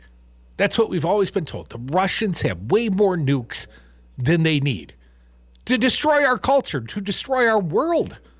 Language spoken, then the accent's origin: English; Madison, Wisconsin, United States; I live in the upper Midwest. I grew up in Madison, Wisconsin.